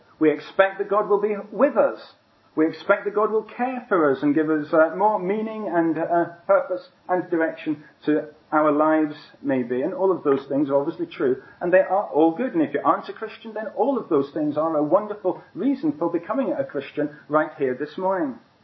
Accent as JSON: {"language": "English", "town": "Edinburgh", "region": "Scotland", "country": "United Kingdom", "tie": "born or raised there", "said": "So the actor Sean Connery is from my hometown of Edinburgh."}